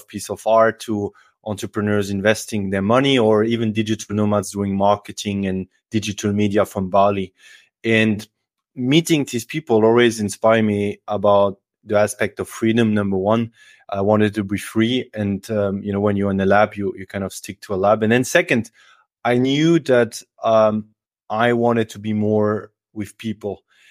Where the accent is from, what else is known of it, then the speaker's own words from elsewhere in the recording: France; also born or lived in Mulhouse / Freiburg; I grew up in France in a small village, then moved to a city a little bit bigger called Mulhouse, and then to Freiburg to the binational degree